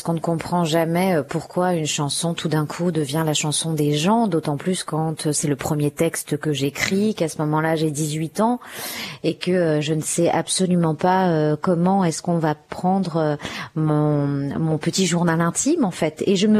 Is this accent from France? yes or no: yes; France; born there; Et finalement, mes parents sont nés en Algérie et moi, je suis née en France.